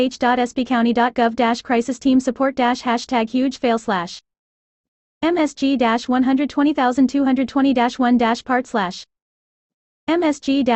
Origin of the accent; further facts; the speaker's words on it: San Bernardino, California, United States; born there